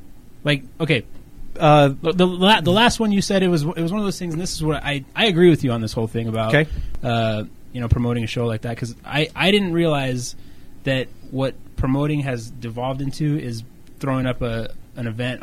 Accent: Glenwood Springs, Colorado, United States; Okay, I'm from Glenwood Springs, okay?

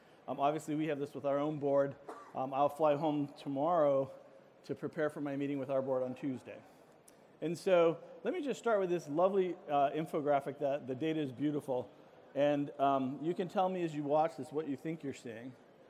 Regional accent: Seattle, Washington, United States; I don't do coffee, and I'm from Seattle, but I'm still super excited.

